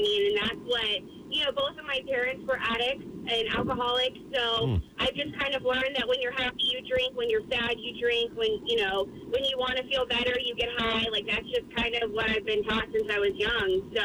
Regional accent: Plant City, Florida, United States; I was raised in Plant City too

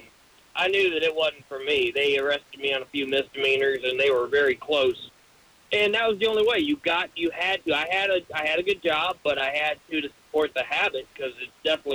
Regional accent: Florida, United States; But when I was young, I grew up in Central Florida, and meth was everywhere.

